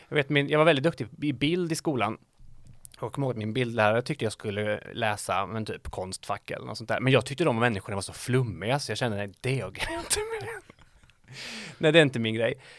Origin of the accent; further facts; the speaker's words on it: Dals-Ed, Västra Götaland County, Sweden; Dals-Ed. Ligger kanske 20 minuter från norska gränsen.